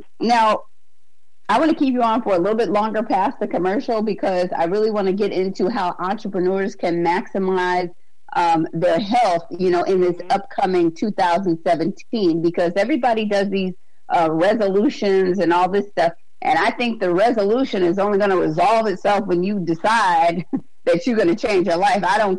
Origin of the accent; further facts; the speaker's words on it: Alaska, United States; And that broke my heart because I'm actually from Alaska.